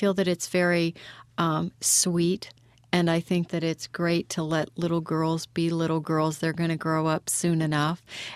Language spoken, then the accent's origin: English; Midwest, United States; I was raised in the Midwest, so I just, you know, I had a very normal, not Hollywood-esque upbringing.